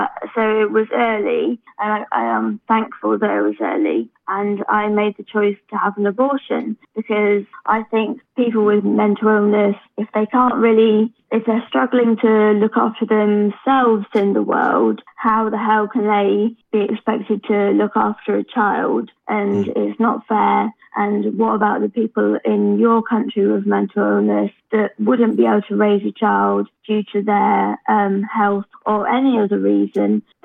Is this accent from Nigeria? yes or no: no; England, United Kingdom; I'm from England, and we have great abortion rights